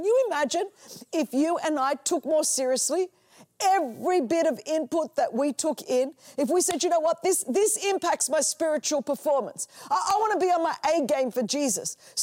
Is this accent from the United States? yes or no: no; Australia; Now, look, I'm from Australia and I love the heat.